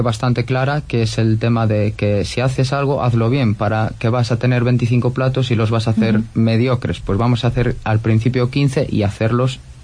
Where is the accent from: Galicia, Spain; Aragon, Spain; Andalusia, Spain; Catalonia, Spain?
Galicia, Spain; como buen gallego que soy, pues el pulpo no puede faltar.